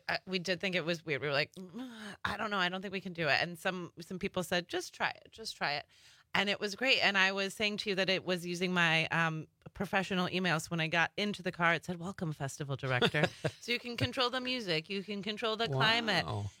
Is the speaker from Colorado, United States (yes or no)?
yes; Colorado, United States; I'm from Colorado, where the sun really shines a lot more. So that was a big transition to come here.